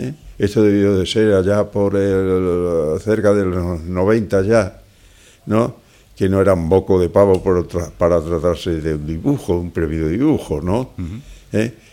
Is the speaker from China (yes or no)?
no; Extremadura, Spain; el que yo tengo por mi tierra, Y por mi gente